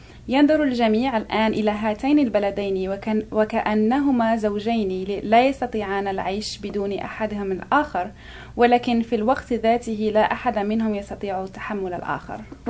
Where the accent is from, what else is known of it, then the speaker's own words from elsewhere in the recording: Constantine, Constantine Province, Algeria; also born or lived in Algiers; I was born in Algiers, 1987, and I was raised and I grew up in Constantine, and I did all my studies at the University of Constantine.